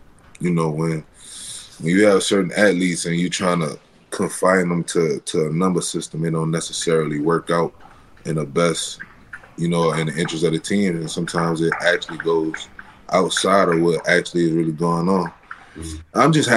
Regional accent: New Orleans, Louisiana, United States; Man, so I told you I'm from New Orleans.

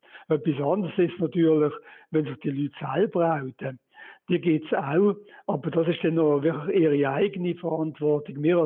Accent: Switzerland; in Deutschland ist es nicht anders, zum Beispiel als bei uns in der Schweiz, wir finden das eher negativ.

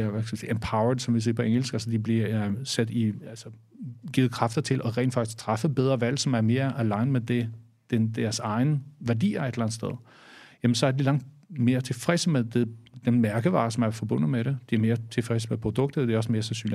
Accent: Norway; now in Denmark; internationalt eller her i Danmark, eller også i Norge, hvor jeg kommer fra

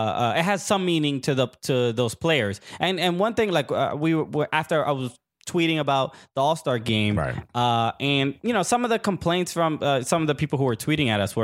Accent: United States; it's familiar to me as an American.

